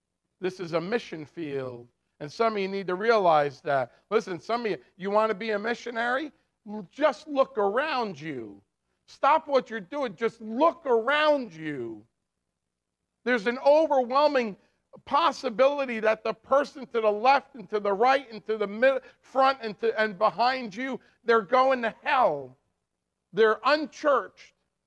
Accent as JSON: {"language": "English", "region": "New Jersey", "country": "United States", "tie": "born or raised there", "also_born_or_lived": "Rockland, Maine", "said": "I was born in Maine. I was born in Rockland, Maine, but I grew up in New Jersey. And I came back almost 20 years ago."}